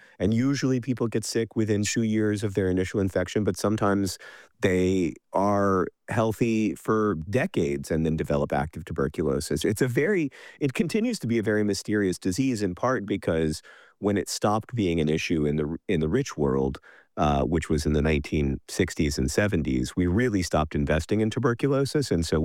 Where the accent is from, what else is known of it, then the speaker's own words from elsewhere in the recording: Indiana, United States; from Kansas to my home state of Indiana.